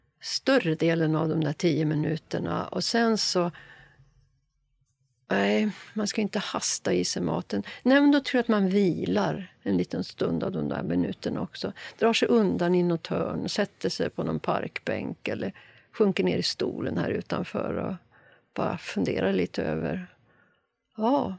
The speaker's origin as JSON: {"language": "Swedish", "country": "Sweden", "tie": "born there", "said": "Och också tacksam över att jag är född i Sverige. Kunde flytta till Stockholm"}